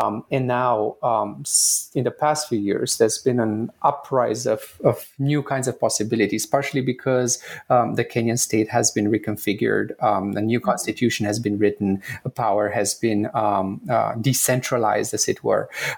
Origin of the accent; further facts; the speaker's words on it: Romania; English is a second language; moved away as an adult; now in Canada; I am originally from Romania. My parents and I immigrated to Canada just after I finished high school. I actually had started college in Romania at University of Transylvania.